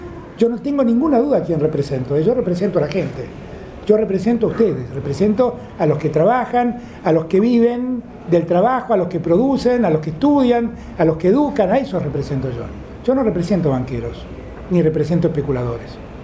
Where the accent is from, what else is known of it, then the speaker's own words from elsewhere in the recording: Buenos Aires, Argentina; yo soy porteño, pero la verdad soy el más federal de los porteños.